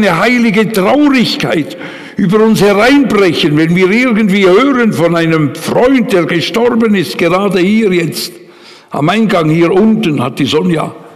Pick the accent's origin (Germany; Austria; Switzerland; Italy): Switzerland; Ich bin immer begeistert, wenn ich einen Psalm lese als Schweizer.